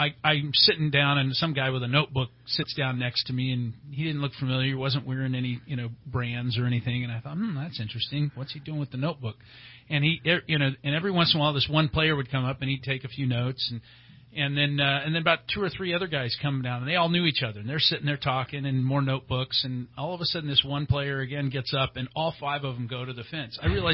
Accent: California, United States; I grew up here in Northern California, but moved to SoCal for a couple of years.

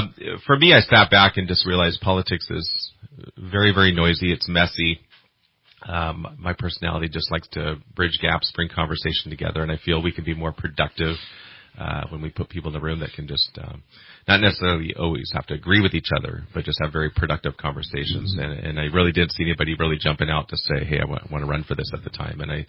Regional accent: California, United States; I grew up in the Bay Area. After high school, I came out here in 1995 and went to Simpson University.

